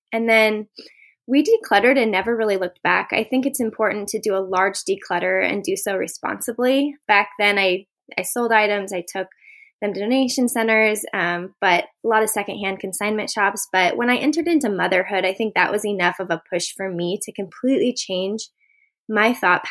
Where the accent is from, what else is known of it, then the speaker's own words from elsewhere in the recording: Boise, Idaho, United States; I am from Boise, Idaho.